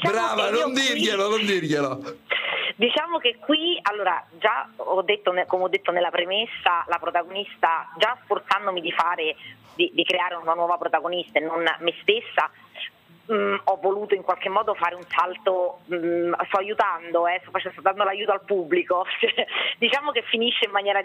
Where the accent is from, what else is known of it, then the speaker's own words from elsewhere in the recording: Rome, Lazio, Italy; now in Milan, Italy; sono romana trapiantata a Milano